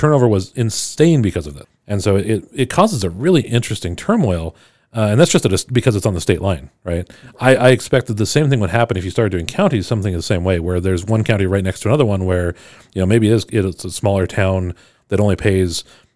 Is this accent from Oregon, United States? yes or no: no; Kendrick, Idaho, United States; I'm from Kendrick, Idaho. I don't speak well.